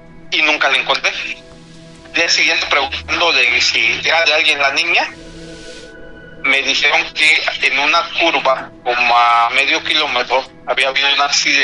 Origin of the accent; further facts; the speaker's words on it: Tila, Chiapas, Mexico; Yo soy de Tila. En Tila celebran el Corpus Christi.